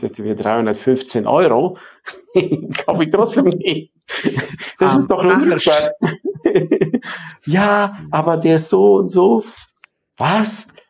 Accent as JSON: {"language": "German", "town": "Emden", "region": "Lower Saxony", "country": "Germany", "said": "Aber für mich war Weihnachtsmarkt so, keine Ahnung, dieselben Buden wie bei uns in Emden."}